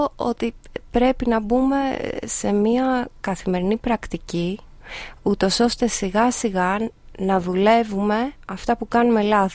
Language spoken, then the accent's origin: Greek; Greece; ενώ εγώ δεν κάθομαι που είμαι Ελληνίδα